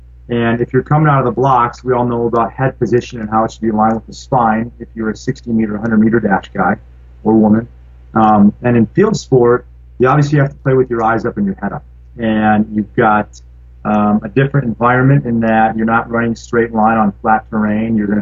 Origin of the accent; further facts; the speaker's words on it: Waukesha, Wisconsin, United States; I grew up in the Waukesha area.